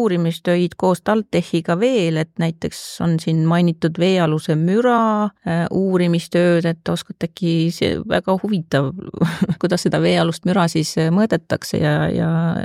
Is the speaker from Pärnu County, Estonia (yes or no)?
yes; Pärnu County, Estonia; ma ise olen ka Pärnumaalt pärit mere äärest